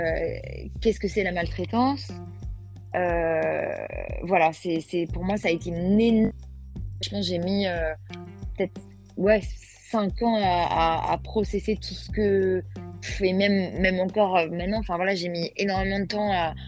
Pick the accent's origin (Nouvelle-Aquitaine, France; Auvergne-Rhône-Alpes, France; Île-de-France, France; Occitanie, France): Nouvelle-Aquitaine, France; Bordeaux; j'ai grandi à Bordeaux.